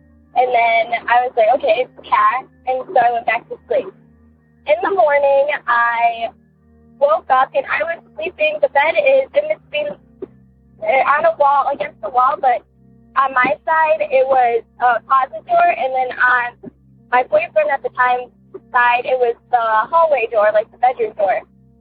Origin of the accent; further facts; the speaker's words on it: Ohio, United States; I'm from Ohio.